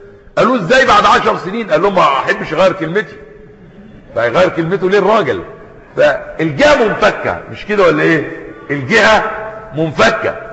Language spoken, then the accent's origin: Arabic; Egypt